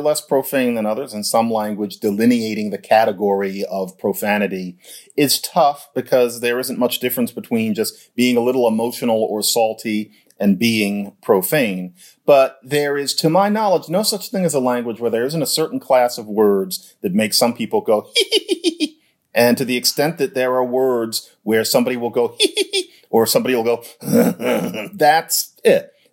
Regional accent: United States; although that's me as an American putting it that way

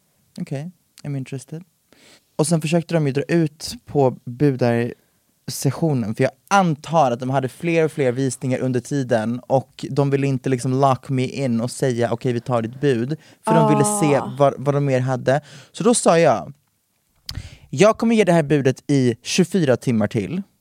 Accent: Växjö, Kronoberg County, Sweden; Nej men jag är så från Växjö så att säga.

